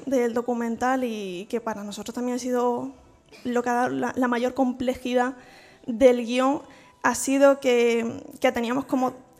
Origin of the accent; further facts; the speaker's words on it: Córdoba, Andalusia, Spain; yo soy de Córdoba